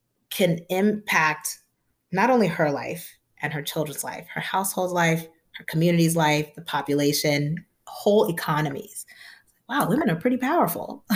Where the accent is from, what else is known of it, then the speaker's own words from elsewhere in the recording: Nigeria; So I am the daughter of scientists. We're Nigerian.